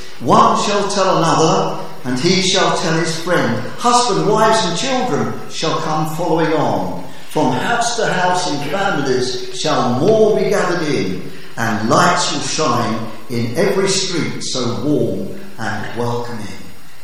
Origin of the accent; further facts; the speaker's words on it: London, United Kingdom; We grew up in London